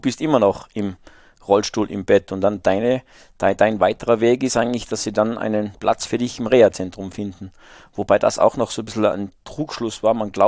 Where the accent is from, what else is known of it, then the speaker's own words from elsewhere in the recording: Salzburg, Austria; Ja, ich bin halt in den Bergen Salzburg aufgewachsen